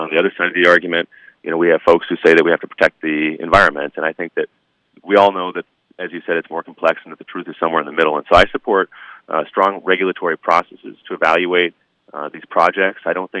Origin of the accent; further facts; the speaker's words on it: Crosby, Minnesota, United States; born there; You know, I was born in Crosby in 1986, which is about 20 years after the last mining was done in the town.